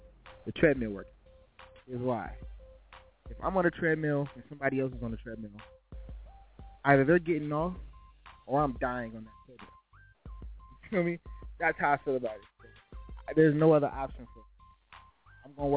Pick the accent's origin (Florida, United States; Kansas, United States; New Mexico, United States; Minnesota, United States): Minnesota, United States; Yeah, definitely born and raised in Minnesota.